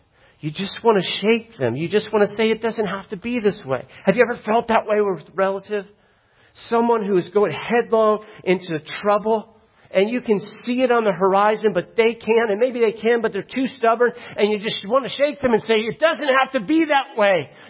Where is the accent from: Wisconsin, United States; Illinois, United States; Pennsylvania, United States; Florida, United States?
Florida, United States; I'm from Florida. You guys know that.